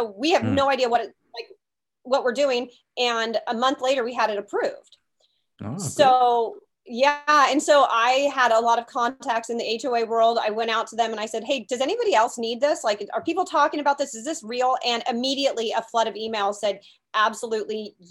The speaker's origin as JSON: {"language": "English", "region": "California", "country": "United States", "tie": "born or raised there", "said": "I am a California girl, born and raised in California, went to Cal State Fullerton, graduated in 2001."}